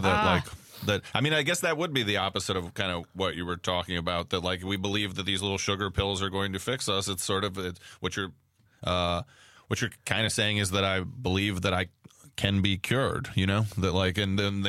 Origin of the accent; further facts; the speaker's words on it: Midwest, United States; Madeline's from the East Coast, I'm from the Midwest.